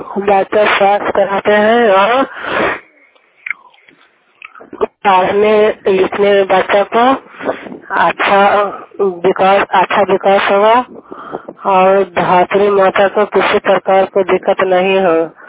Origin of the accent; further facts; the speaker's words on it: Karahganj, Bihar, India; मैं करहगंज के रहने वाली हूँ। धुरगाम पंचायत है, कांगड़ सरोवर थाना, कांगड़ सरोवर जिला नालंदा, पोस्ट धुरगाम।